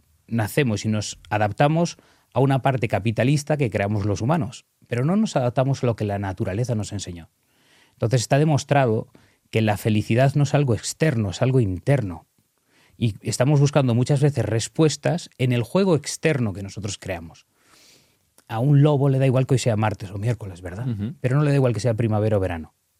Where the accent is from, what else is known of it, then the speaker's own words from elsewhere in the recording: Galicia, Spain; soy gallego y orgulloso, y somos muy tercos.